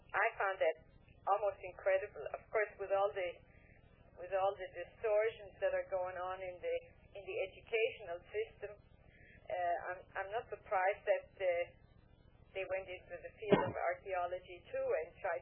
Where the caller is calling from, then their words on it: Canada; By the way, I'm calling from Canada.